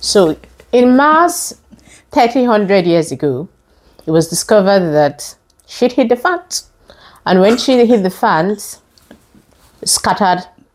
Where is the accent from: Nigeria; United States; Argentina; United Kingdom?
Nigeria; Because I am Nigerian and we did debate in school.